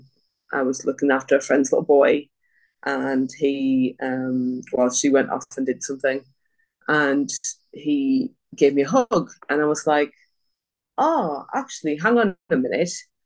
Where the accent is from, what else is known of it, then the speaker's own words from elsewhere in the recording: England, United Kingdom; moved away as an adult; now in Adelaide, Australia; So I was born in England, mm-hmm. and I lived in England for 27 years of my life.